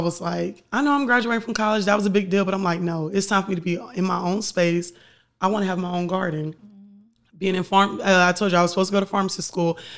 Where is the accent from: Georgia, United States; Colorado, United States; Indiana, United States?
Georgia, United States; Atlanta; You know, we're from Atlanta.